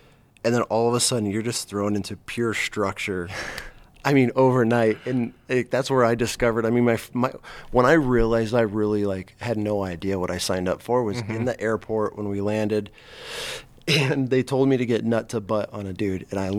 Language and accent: English; Clayton, New York, United States; So, I'm from Clayton, New York, originally upstate.